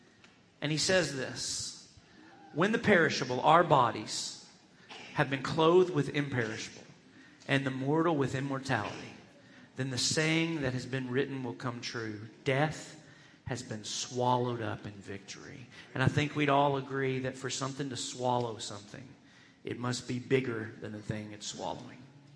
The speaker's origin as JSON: {"language": "English", "region": "Arkansas", "country": "United States", "tie": "born or raised there", "said": "So when I grew up in Central Arkansas, and when I was growing up, we had all over Central Arkansas these shoe stores called Just for Feet."}